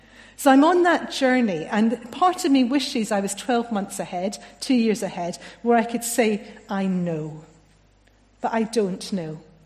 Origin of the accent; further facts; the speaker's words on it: Scotland, United Kingdom; accent: Scottish; If you haven't heard the accent, it's Scottish. I grew up in Scotland. My father was ordained, so we moved around quite a lot.